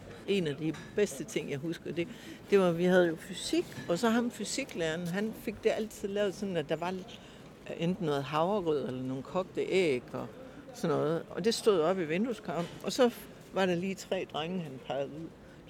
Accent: Herning, Central Denmark Region, Denmark; Ja, jeg er født i Herning. I 1956.

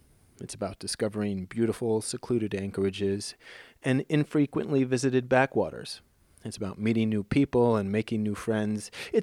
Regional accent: East Coast, United States; now in California, United States; I grew up on the East Coast and spent much of my time on Chesapeake Bay. But having lived in California for only 5 years

